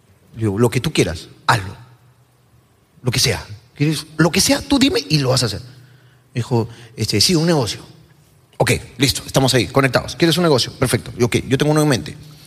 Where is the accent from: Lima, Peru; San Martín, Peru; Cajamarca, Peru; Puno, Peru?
Lima, Peru; yo a los 19 años recién salí de Lima por primera vez. Que me fui a Tarapoto, mi primer viaje.